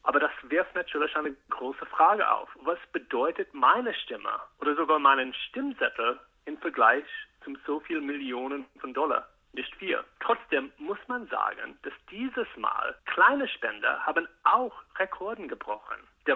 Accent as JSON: {"language": "German", "region": "Arizona", "country": "United States", "tie": "born or raised there", "second_language": "German", "said": "wie mein Heimat Arizona."}